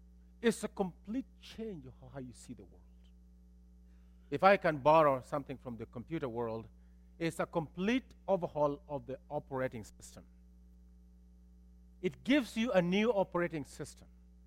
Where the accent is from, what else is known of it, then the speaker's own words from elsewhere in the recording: United States; I grew up in America.